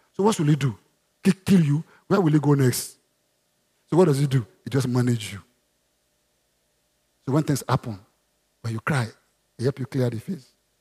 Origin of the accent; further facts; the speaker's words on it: Nigeria; Have you been to shopping mall like this? I'm a Nigerian.